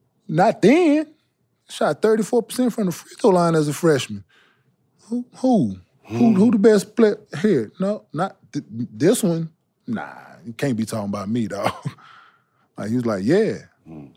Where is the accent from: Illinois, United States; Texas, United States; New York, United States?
Texas, United States; Dallas; I'm from Oak Cliff, boy.